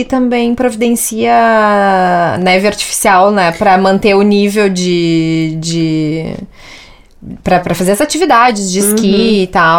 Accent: Rio Grande do Sul, Brazil; Só nós, que somos do Rio Grande do Sul.

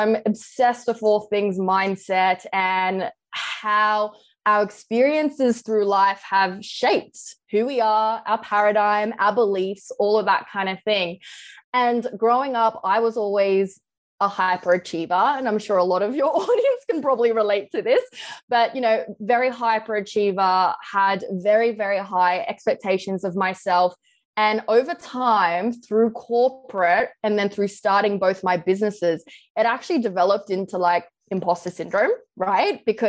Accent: Australia; So I actually wanted to be a professional tennis player.

